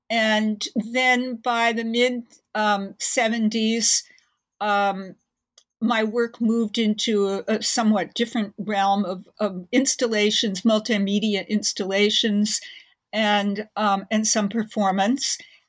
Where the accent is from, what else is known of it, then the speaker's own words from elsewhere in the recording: Manhattan, New York, United States; I grew up in Manhattan in New York and really entered the art world in the early 70s